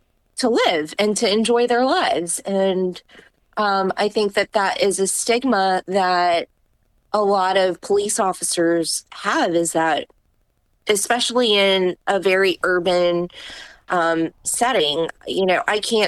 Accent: United States; born there; which I'm obviously an American citizen. I was born here, where am I supposed to go back from?

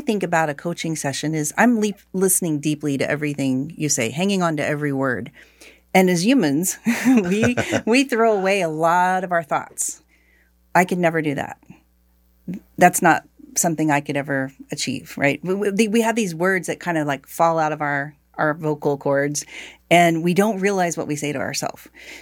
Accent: Tulsa, Oklahoma, United States; So I grew up here in Tulsa, and I had amazing teachers.

